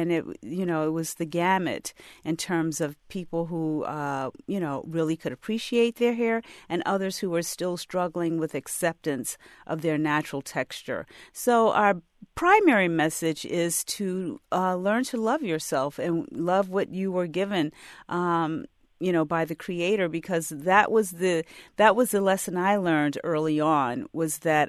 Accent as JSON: {"language": "English", "town": "Norfolk", "region": "Virginia", "country": "United States", "tie": "born or raised there", "said": "I experienced the same thing growing up in Norfolk, Virginia, in a segregated school system where we only had black educators and administrators"}